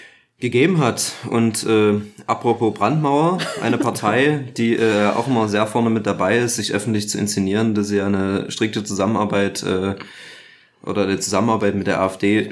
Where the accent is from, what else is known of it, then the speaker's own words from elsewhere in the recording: Coswig, Germany; Coswig, die Stadt, wo ich groß geworden bin, wo ich zur Schule gegangen bin, wo ich quasi das erste Mal angefangen habe, mich so gesellschaftlich zu engagieren.